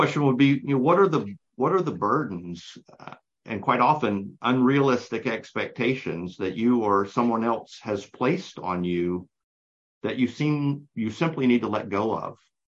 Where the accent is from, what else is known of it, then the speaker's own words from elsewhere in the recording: the South, United States; I mean, I grew up in the South. I wasn't athletic. I wasn't the picture perfect Southern masculine man.